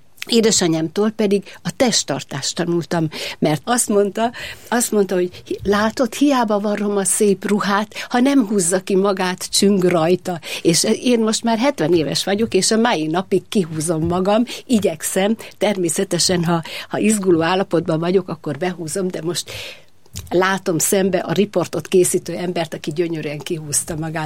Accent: Nagyhalász, Szabolcs-Szatmár-Bereg, Hungary; born there; Én Nagyhalászban születtem, Nyíregyháza mellett, ez egy csodálatosan kedves, szép falu, a Tiszához rendkívül közel van, és ez meg is határozta a gyermekkorom. Az édesapám a faluban, a földműves, nem a TSZ, a földműves szövetkezetnek egyik vezetője volt, édesanyám pedig varrónő.

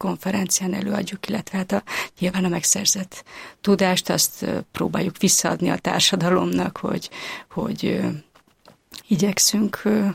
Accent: Carei, Satu Mare County, Romania; Tehát akár itt vagyok, akár otthon Nagykárolyban, az nekem mindig a haza.

